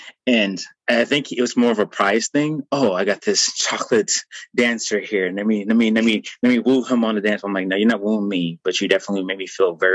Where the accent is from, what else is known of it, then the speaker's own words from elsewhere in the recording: Texas, United States; Growing up in South Texas, my family, we lived in the Latin area, and we're the only black family in the neighborhood, more than likely.